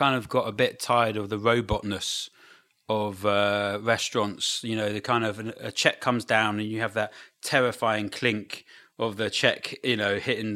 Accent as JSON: {"language": "English", "town": "Brighton", "region": "South East England", "country": "United Kingdom", "said": "Brighton."}